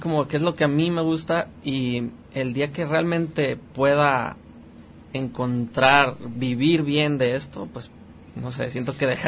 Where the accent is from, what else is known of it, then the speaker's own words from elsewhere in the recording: El Grullo, Jalisco, Mexico; also born or lived in Guadalajara; Pues me considero del Grullo porque pues ahí fue donde pasé mis primeros años. Mi familia, de alguna manera, venimos de ahí.